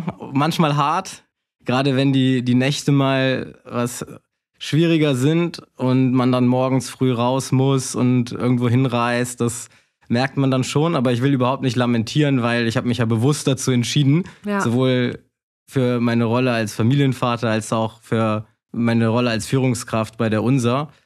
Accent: Düren, North Rhine-Westphalia, Germany; also born or lived in Berlin; now in Heidelberg, Germany; Genau, ich bin in Düren aufgewachsen, aber Düren kenne ich gar nicht mehr so gut. Also das ist über 17 Jahre her, dass ich da gewohnt habe. Mhm. Die meiste Zeit seitdem habe ich in Berlin verbracht und bin dieses Jahr von Berlin nach Heidelberg gezogen.

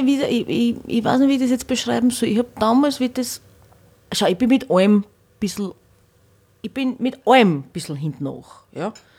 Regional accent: Hornstein, Burgenland, Austria; bei der Tamburica in Hornstein, wo ich her bin.

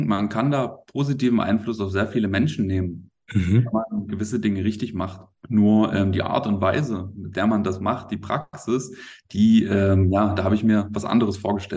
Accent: Wittenberg, Saxony-Anhalt, Germany; in einem Club in meiner gebürtigen Heimat in Wittenberg

